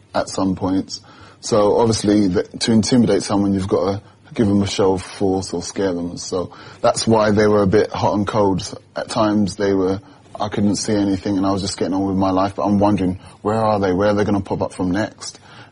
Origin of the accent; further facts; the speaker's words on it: London, United Kingdom; I'm a Londoner, so I wanted everyone to be safer.